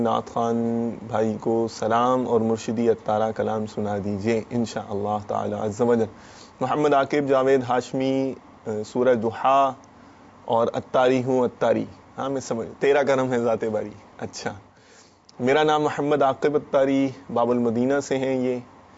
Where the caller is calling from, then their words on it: Pampore, Jammu and Kashmir, India; میں پامپور کشمیر سے ہوں.